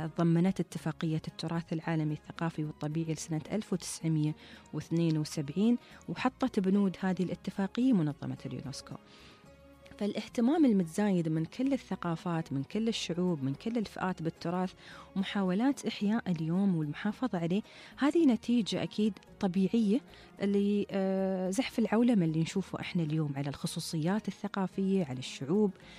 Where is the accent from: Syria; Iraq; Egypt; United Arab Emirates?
United Arab Emirates; accent: Emirati; لهجتنا الإماراتية المحلية الأصيلة